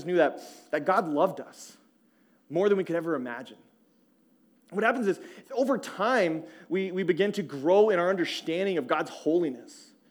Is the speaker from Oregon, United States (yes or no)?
no; Tucson, Arizona, United States; My sister, we grew up in Tucson, and she knows Jose.